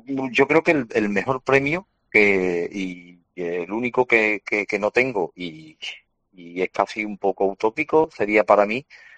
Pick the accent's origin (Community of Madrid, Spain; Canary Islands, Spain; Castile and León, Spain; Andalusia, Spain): Andalusia, Spain; el 99% son gente de mi tierra, son onubenses.